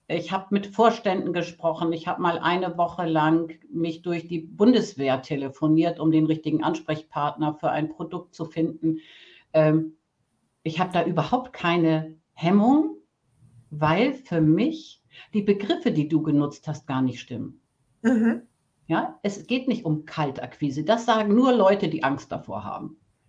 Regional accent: Bremen, Germany; born there; now in Hamburg, Germany; Ich wohne in Hamburg und Hamburg ist meine Heimat, nicht die Stadt, in der ich geboren bin, aber die war nicht so weit weg. Ich bin in Bremen geboren und also ich bin immer schon Hanseatin gewesen

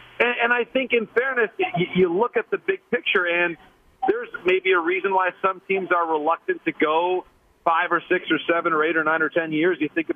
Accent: Michigan, United States; this is the most excited that I have sensed back in my home state of Michigan about where they are in about a decade.

